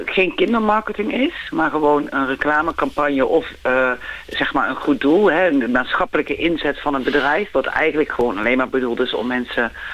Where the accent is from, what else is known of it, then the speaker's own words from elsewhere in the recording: Utrecht, Netherlands; Ik kom zelf uit Utrecht.